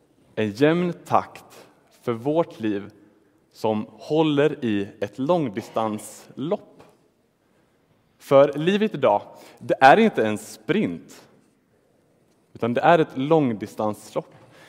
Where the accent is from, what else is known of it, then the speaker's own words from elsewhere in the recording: Småland, Sweden; Och då kommer jag ändå från Smålands skogar.